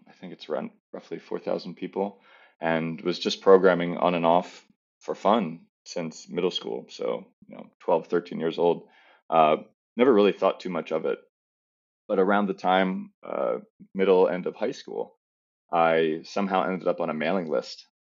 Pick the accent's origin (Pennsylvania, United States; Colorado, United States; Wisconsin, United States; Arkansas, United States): Pennsylvania, United States; also born or lived in New York City; now in Tokyo, Japan; And I'm originally from the States, East Coast, Pennsylvania, and then was living in New York City for a while. I'm currently running a software development company in Tokyo.